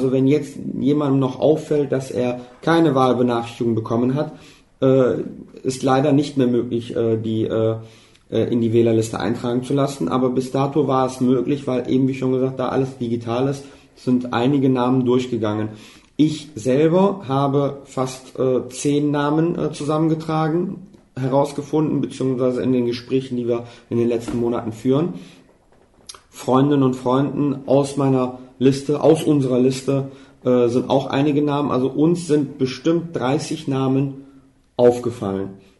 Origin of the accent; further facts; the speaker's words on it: Germany; Ich bin Deutscher, lebe hier, habe aber Migrationshintergrund